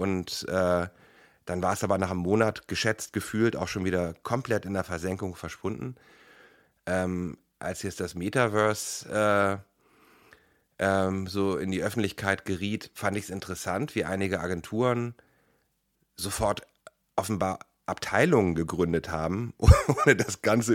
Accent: Hamburg, Germany; born there; ich bin in Hamburg geboren

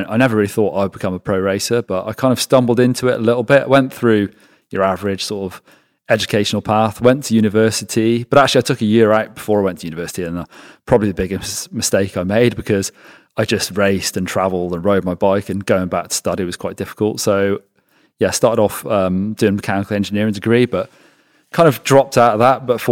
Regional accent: West Midlands, United Kingdom; I grew up in Shropshire in England, which is fairly rural

